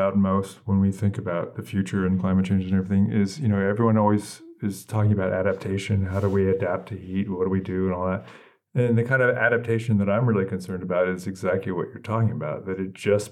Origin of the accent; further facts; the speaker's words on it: California, United States; to go full circle back to being born and raised in Silicon Valley, that's sort of the one thing that was always clear there.